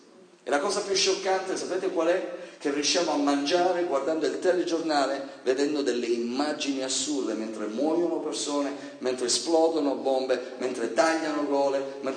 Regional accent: Sicily, Italy; Io vengo dalla Sicilia.

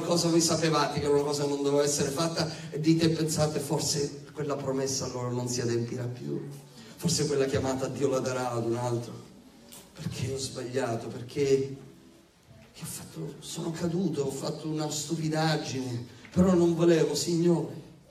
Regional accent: Sicily, Italy; E io me ne intendo, perché sono siciliano.

